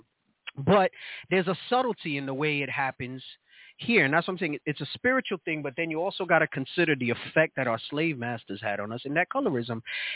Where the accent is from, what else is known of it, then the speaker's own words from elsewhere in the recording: New York, United States; Growing up in the Bronx, and if you're from New York, you know what's up, okay?